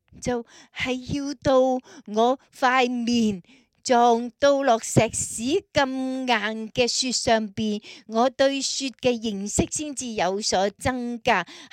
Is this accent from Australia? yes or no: yes; Australia; 你都知道我在澳洲出世长大